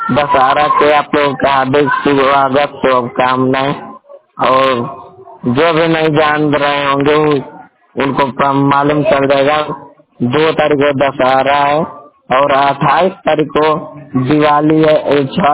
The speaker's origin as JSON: {"language": "Hindi", "region": "Bihar", "country": "India", "lives_now": "Varanasi, India", "said": "और मैं बिहार से हूँ। मैं दुर्गा चंद्र में पढ़ता हूँ वाराणसी में।"}